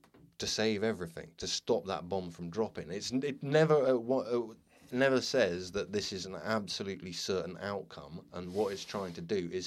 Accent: Ludlow, West Midlands, United Kingdom; my best mate back in Ludlow, my hometown, his birthday was the 28th of May.

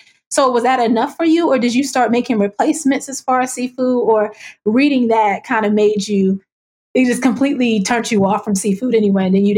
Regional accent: Virginia Beach, Virginia, United States; I grew up in Virginia Beach, so seafood is life.

